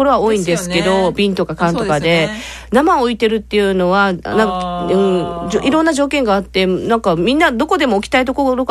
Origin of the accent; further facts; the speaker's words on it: Okinawa, Japan; なんかね、なんかね、やっぱ沖縄人だから、うん、なんか黒糖な感じがして。